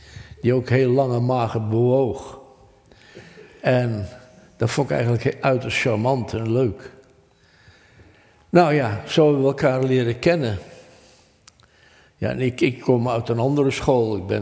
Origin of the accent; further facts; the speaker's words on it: North Holland, Netherlands; accent: plat Amsterdams; Nou ja, ik praat enigszins plat Amsterdams.